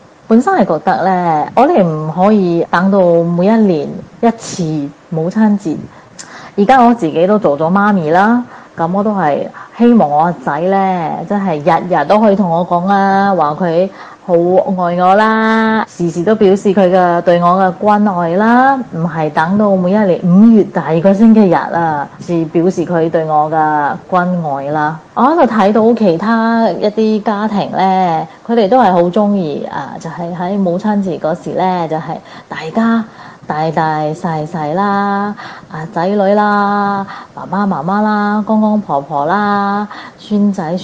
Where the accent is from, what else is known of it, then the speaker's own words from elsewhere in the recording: Singapore; 各位哥哥姐姐大家好，我是新加坡的